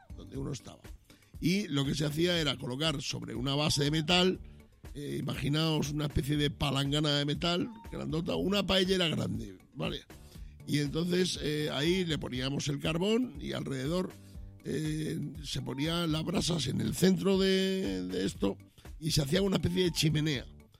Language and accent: Spanish; Badajoz, Extremadura, Spain; En mi tierra, yo soy de Extremadura, soy de Badajoz